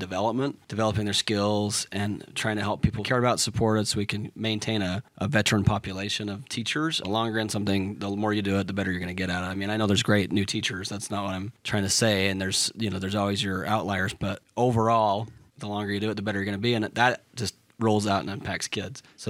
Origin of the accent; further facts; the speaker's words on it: Utah, United States; I'm not from Provo, but I'm from Utah County. And I think there's a similar culture, obviously, right? We grew up in a similar place, but it is different.